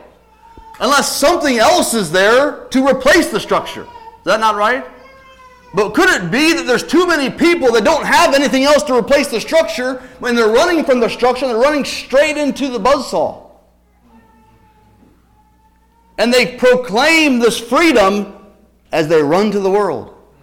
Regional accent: Ohio, United States; We were raised in Ohio, just a couple miles from the Indiana state line, and in Indiana there was an Amish community.

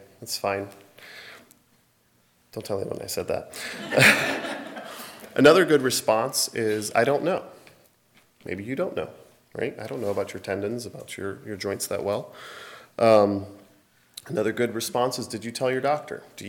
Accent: Middlefield, Ohio, United States; I know in Middlefield, Ohio, which I'm from Middlefield, I think I failed to say that last night, which is about an hour outside of Cleveland

